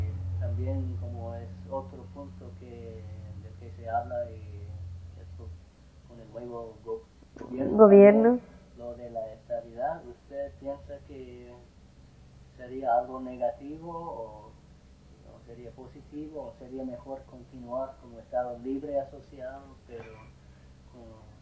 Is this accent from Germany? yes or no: no; Minnesota, United States; now in New Jersey, United States; Y hasta en Minnesota, de donde vengo, en los pueblos pequeños de campo, no el mío